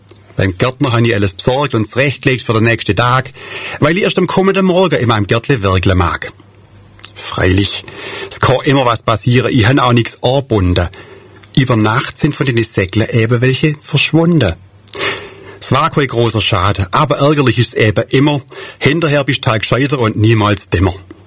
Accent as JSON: {"language": "German", "town": "Bad Boll", "region": "Baden-Württemberg", "country": "Germany", "said": "damit alle wissen, woher ich komme aus Bad Boll"}